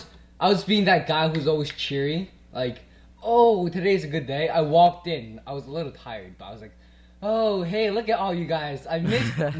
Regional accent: Cranford, New Jersey, United States; I'm from Cranford, so like we have really athletic kids, even though we're a small town. And like, white people outnumber me like 40 to 1.

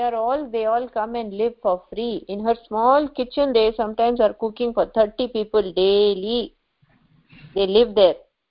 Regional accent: Bilaspur, Chhattisgarh, India; English is a second language; And in her house in Bilaspur, which happens to be my hometown actually.

